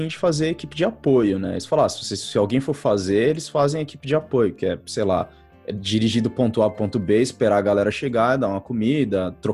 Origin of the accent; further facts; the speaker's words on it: Brazil; eu sou do Brasil, isso aí pra mim era o que eu andava pra ir pra escola, né? Descalço.